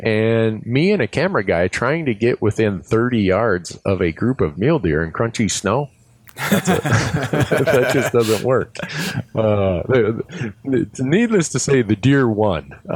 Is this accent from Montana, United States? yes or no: yes; Montana, United States; There's places even in my home state of Montana that we've not got to.